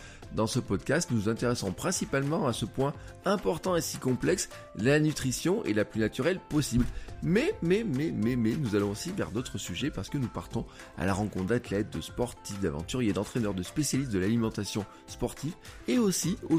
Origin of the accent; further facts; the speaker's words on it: Auvergne-Rhône-Alpes, France; Alors, je vous avoue que chez moi en Auvergne, il fait pas beau du tout.